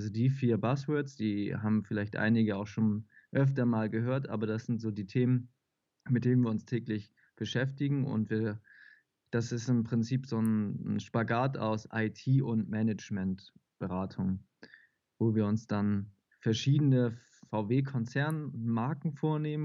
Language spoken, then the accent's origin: German; Hamburg, Germany; born there; now in Ludwigsburg, Germany; Ich komme aus Ludwigsburg, gebürtig komme ich aber aus Hamburg, aus dem schönen Hamburg.